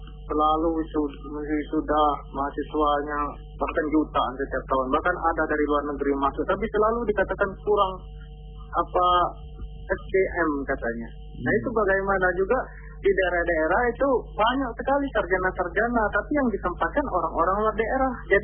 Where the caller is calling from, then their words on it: Palembang, South Sumatra, Indonesia; Saya dari Palembang